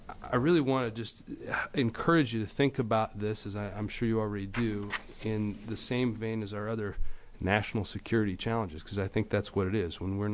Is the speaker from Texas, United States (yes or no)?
no; Beaverton, Oregon, United States; from Beaverton.